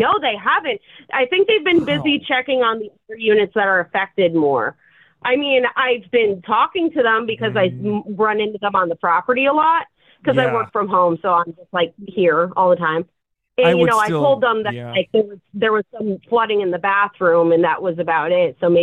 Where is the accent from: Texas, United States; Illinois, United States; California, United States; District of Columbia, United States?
Illinois, United States; Chicago; See, I'm from Chicago, so I know what real cold is, been here for long enough.